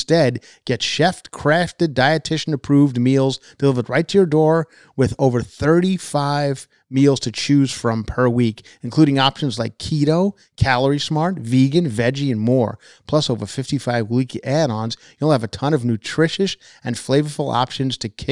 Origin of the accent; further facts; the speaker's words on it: Ronkonkoma, New York, United States; Some sad news from my hometown of Ronkonkoma.